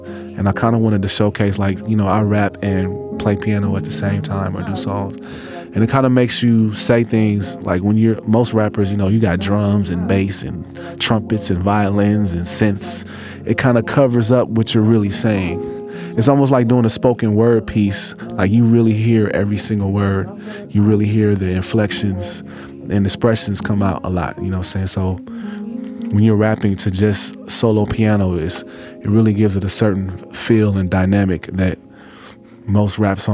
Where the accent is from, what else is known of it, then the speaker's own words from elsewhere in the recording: Oakland, California, United States; I'm from Oakland, California, and can't nobody tell me nothing.